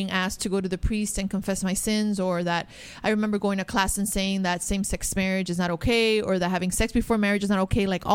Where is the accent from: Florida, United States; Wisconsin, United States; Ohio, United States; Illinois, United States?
Florida, United States; Miami; I grew up in Miami. And it's interesting how you're sharing about